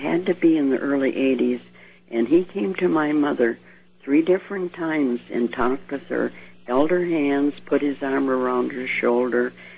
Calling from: Hibbing, Minnesota, United States; Yes, I'm calling from Hibbing.

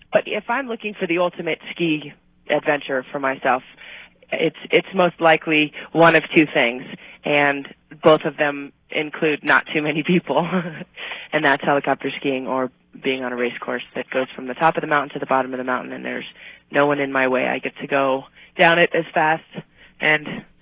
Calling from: Park City, Utah, United States; Park City, Utah.

